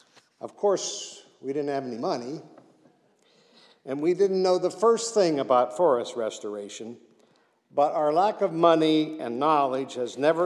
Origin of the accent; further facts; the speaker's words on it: Mount Lebanon, Pennsylvania, United States; I grew up in Mount Lebanon. Some of you may know where that is. It's an older Pittsburgh suburb with a beautiful undeveloped woods behind my house.